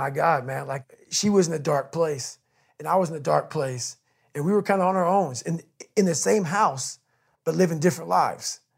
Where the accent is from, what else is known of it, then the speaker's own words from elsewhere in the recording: Buffalo, New York, United States; born there; also born or lived in Indiana; I was born in Buffalo, New York.